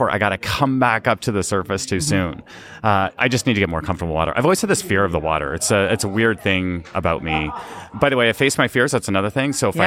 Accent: Canada; So when I was a kid growing up in Canada, like every kid in Canada, they want to be a hockey player.

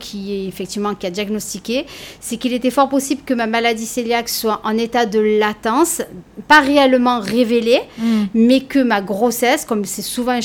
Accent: Marseille, Provence-Alpes-Côte d'Azur, France; Oui, je suis de Marseille.

